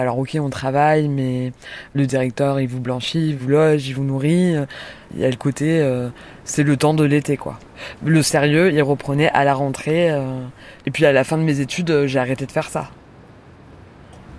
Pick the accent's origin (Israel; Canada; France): France; Paris, Île-de-France; j'ai 30 ans, je suis née à Paris et j'ai grandi à Paris. J'ai fait toute ma scolarité là-bas.